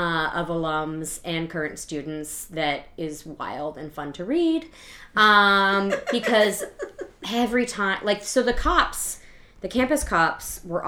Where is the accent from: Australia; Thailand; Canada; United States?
United States; Portland, Oregon; So I grew up in Portland. And then when I was in college, they moved up there.